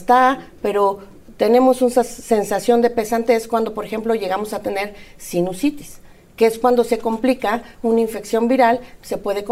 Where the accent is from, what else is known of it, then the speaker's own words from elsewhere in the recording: Mexico; pero generalmente nosotros como mexicanos